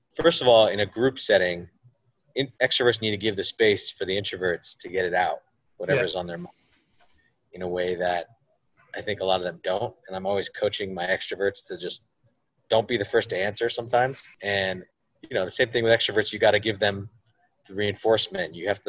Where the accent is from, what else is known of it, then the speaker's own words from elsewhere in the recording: United States; particularly as an American, we are not the whole world.